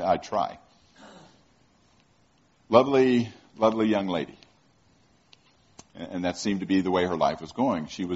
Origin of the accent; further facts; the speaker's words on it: Florida, United States; And I like that one probably because I grew up in Florida, and I used to spend all my time on the water and all that kind of fishing.